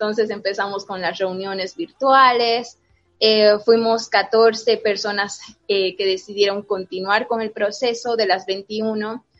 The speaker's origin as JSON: {"language": "Spanish", "region": "Tarija", "country": "Bolivia", "said": "yo soy de Tarija."}